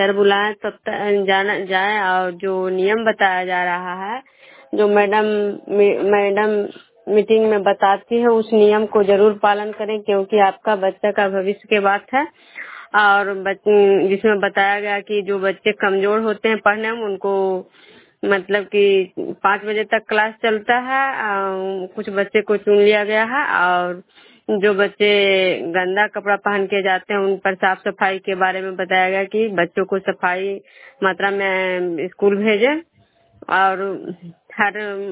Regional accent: Vishnupur, Bihar, India; मैं विष्णुपुर ग्राम खजरा पंचायत नालंदा जिला नगर नरसा प्रखंड की निवासी हूँ।

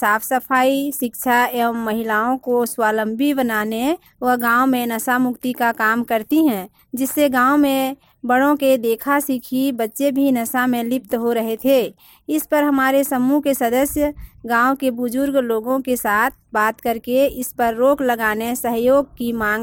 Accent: Rangora, Chhattisgarh, India; ग्राम panchayat रंगोरा block Kasdol जिला बलौदा बाजार छत्तीसगढ़ की रहने वाली हूँ। हमारे गांव रंगोरा में

